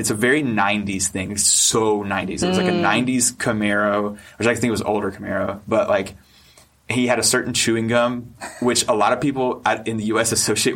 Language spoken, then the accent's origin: English; North Carolina, United States; So I'm from North Carolina. I grew up on a bull farm.